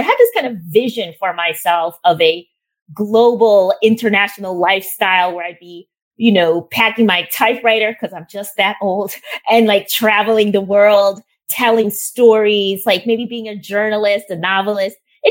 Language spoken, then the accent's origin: English; Wisconsin, United States; now in Spain; I was a Black girl growing up in Wisconsin.